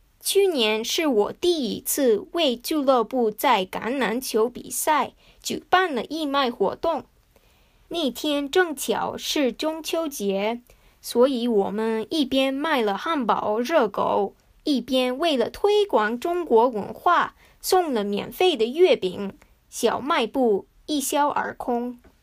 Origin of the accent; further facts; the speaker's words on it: United States; first language Japanese; Chinese is a second language; 我妈妈是日本人，我爸爸是做日文翻译的美国人。虽然我是在美国长大的，可是在家里我跟他们只说日文。因为我有日文的背景